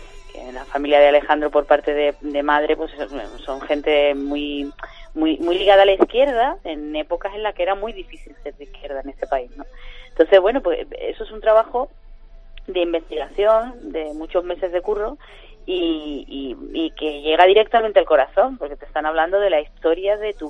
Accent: Sanlúcar de Barrameda, Andalusia, Spain; Empecé con 14 años en la tele de mi pueblo y empecé en una tele local

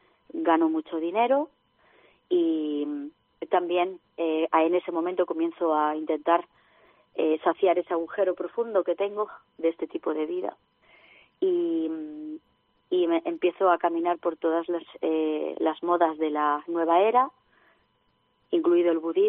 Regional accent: Barakaldo, Basque Country, Spain; nació en una familia muy normal, en el País Vasco, soy de Baracaldo.

